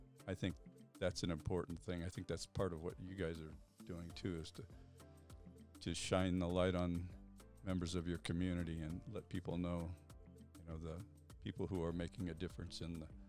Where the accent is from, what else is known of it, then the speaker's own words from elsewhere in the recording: Glenwood Springs, Colorado, United States; I grew up in Glenwood Springs, so I knew a lot of people who I knew.